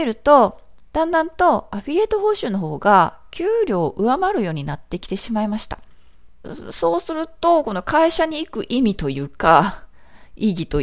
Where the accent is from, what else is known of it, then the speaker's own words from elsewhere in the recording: Fukui, Japan; born there; 私生まれは福井県なんですけれども、田舎なので非常に寂れたイメージというか